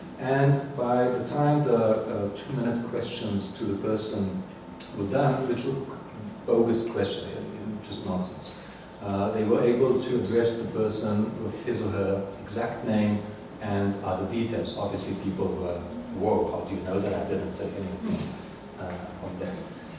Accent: Jerusalem, Jerusalem District, Israel; Google just last week started taking photography in my home country, in Jerusalem in this case.

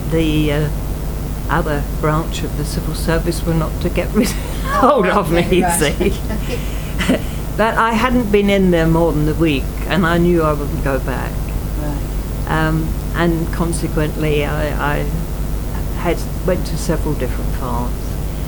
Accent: Tottenham, London, United Kingdom; moved away as an adult; Yes, I was born in Tottenham, North London, and I lived there till I was 19, and when we were evacuated to Lancashire.

